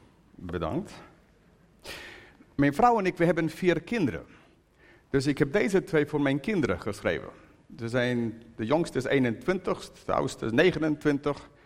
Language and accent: Dutch; United Kingdom; Dutch is a second language; Ik ben een Brit. I'm a British person